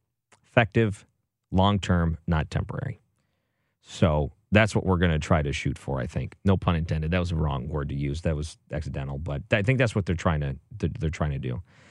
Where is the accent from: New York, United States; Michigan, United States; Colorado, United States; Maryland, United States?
Michigan, United States; Detroit; And I mostly hear this because I grew up in Detroit, and there was a lot of these same discussions that happened in Detroit.